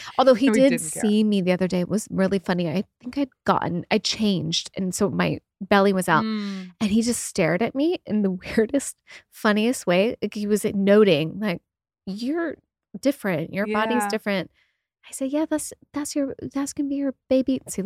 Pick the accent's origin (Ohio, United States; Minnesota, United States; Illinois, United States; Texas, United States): Texas, United States; also born or lived in Hartford, Connecticut; I was born in Connecticut in Hartford, but I moved my mom and dad split when I was one. And my mom's job, she was into pharmaceuticals, and it moved her district. So I moved every 3 years as a kid. So I was nomadic, and I was longest in Texas. So I say I'm from Texas.